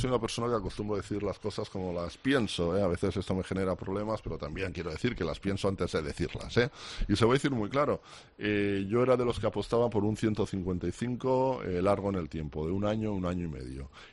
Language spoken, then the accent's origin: Spanish; Catalonia, Spain; Yo tengo que decir que como catalán tampoco no me gusta esta decisión.